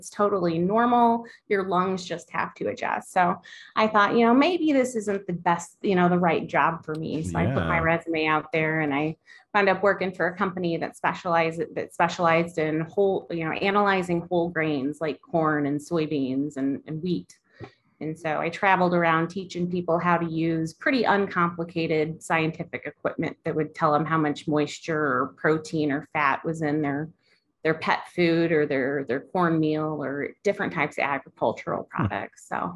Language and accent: English; Forestdale, Missouri, United States; I grew up in Forestdale, Missouri, oldest of 6 kids.